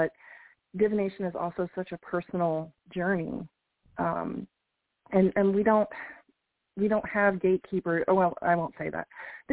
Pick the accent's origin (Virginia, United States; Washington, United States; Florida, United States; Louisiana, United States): Louisiana, United States; So I mentioned that I grew up in Louisiana